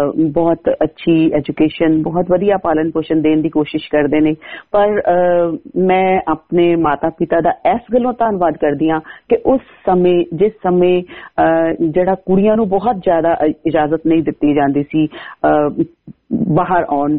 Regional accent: Abohar, Punjab, India; ਮੈਂ ਪੰਜਾਬ ਦੇ ਇੱਕ ਬਹੁਤ ਹੀ ਛੋਟੇ ਜੇ ਸ਼ਹਿਰ ਅਬੋਹਰ ਜਿਹੜਾ ਕਿ ਰਾਜਸਥਾਨ, ਪੰਜਾਬ ਤੇ ਰਾਜਸਥਾਨ ਦੇ ਬਾਰਡਰ ਤੇ ਹੈ, ਉੱਥੋਂ ਦੀ ਮੈਂ ਜੰਮਪਲ ਹਾਂ।

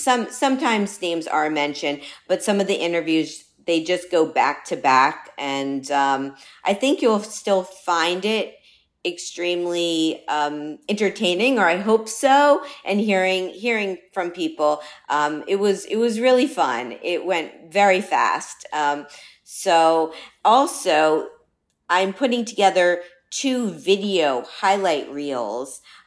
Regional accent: Miami, Florida, United States; Miami, Florida, my hometown, nominee for Outstanding Baker.

